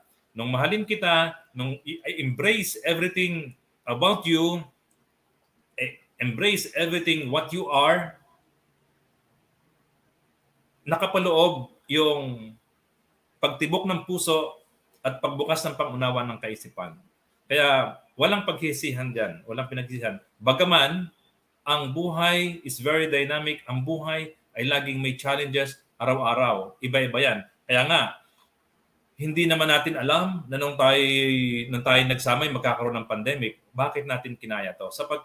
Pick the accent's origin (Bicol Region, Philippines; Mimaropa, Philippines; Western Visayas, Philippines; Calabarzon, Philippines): Mimaropa, Philippines; Puerto Galera; Kasi taga Puerto Galera po ako, Oriental Mindoro, at siya ay dito sa Pampanga.